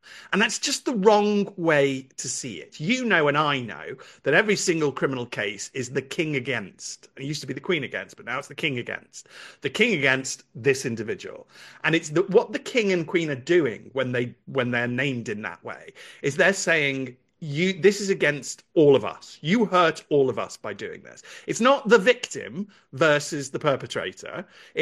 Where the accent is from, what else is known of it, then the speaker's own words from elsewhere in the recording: United Kingdom; And I am equally harmed as a British person by the mass gang rape of little white girls